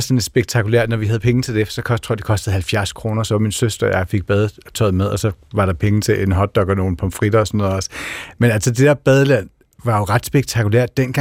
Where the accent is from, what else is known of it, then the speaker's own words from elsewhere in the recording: Region of Southern Denmark, Denmark; Altså, jeg kommer fra Fyn